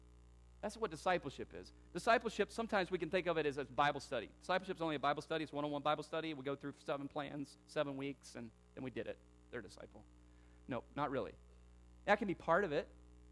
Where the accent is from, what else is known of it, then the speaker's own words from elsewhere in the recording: the South, United States; growing up in the South, I had an uncle who had a farm.